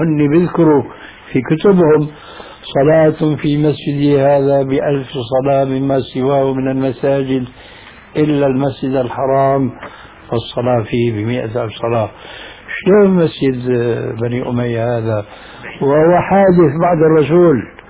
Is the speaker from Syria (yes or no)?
yes; Syria; أنا نشأت حنفي المذهب في سوريا من أب حنفي وعالم جليل كمتبع للمذهب